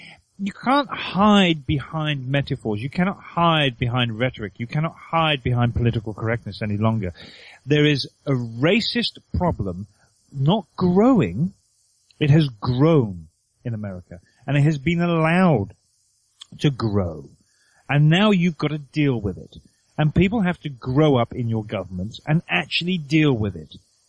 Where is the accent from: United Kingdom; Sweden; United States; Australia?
United Kingdom; England; Hello, I own the corner shop down there, and I'm a Pakistani, so I am a English Pakistani brown man.